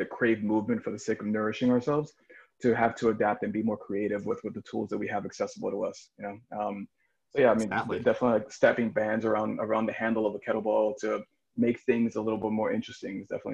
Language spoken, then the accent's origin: English; Brooklyn, New York, United States; that's just the thing that you did when you were a Puerto Rican kid growing up in Brooklyn.